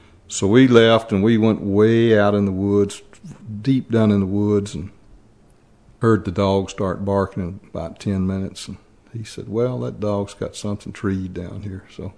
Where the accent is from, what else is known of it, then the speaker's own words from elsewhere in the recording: Ridgetop, Tennessee, United States; Well, I grew up in Ridgetop, Tennessee. It's a little village, I'd call it. Maybe more like a little hamlet about 20 miles north of Nashville.